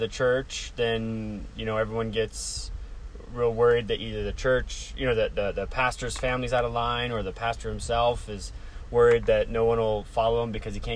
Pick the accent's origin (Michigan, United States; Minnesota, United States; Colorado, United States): Colorado, United States; Colorado Springs; now in Broomfield, United States; I am originally from Colorado Springs. Grew up there, went to high school there, and then did my undergrad in Boulder